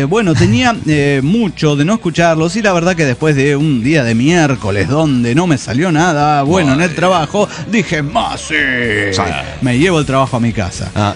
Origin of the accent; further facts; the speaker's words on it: Tierra del Fuego, Argentina; de Tierra del Fuego, Argentina.